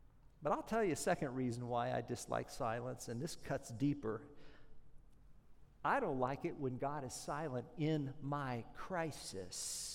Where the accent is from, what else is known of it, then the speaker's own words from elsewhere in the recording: United States; First of all, I'm an American. And as an American, and maybe some of you fellow Americans, we're allergic to silence, right?